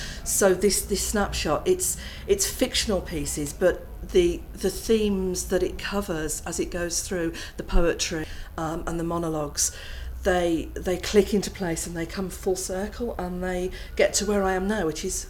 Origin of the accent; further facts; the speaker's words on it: Birmingham, West Midlands, United Kingdom; I'm 48 years old and I'm from Birmingham.